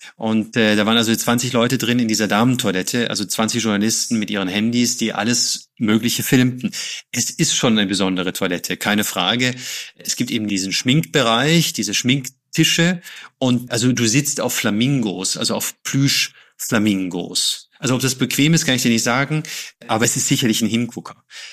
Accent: Stuttgart, Baden-Württemberg, Germany; ich komme aus Stuttgart

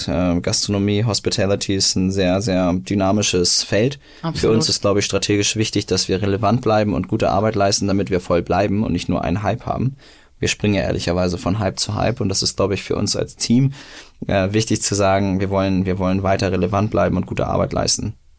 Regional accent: Lower Saxony, Germany; born there; also born or lived in Mexico; Mein Papa ist Hamburger. Ich bin in Niedersachsen geboren. Mein Vorname ist Hebräisch und mein Nachname ist polnisch.

